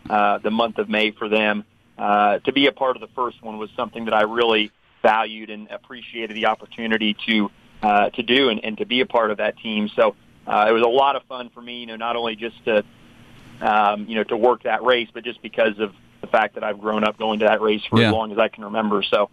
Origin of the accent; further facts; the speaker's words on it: Indianapolis, Indiana, United States; I'm originally from Indianapolis, and so I've grown up, you know, going to the Indy 500.